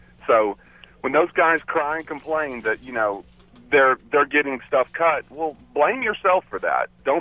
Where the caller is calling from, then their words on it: West Palm Beach, Florida, United States; I'm calling from West Palm Beach.